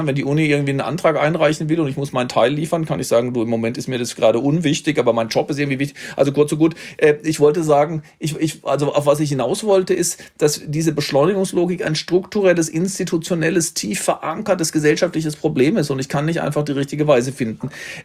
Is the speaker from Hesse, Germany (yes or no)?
no; Baden-Württemberg, Germany; weil in Baden-Württemberg, wo ich herkomme, gibt es Dreikönig sozusagen der Eckpunkt